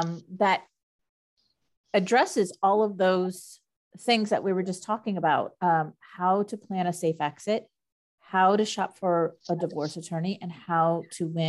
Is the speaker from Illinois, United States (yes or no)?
no; Florida, United States; now in North Carolina, United States; uproot everything my whole life because I was from Florida. I lived in Florida. My whole family was in Florida and moved three states away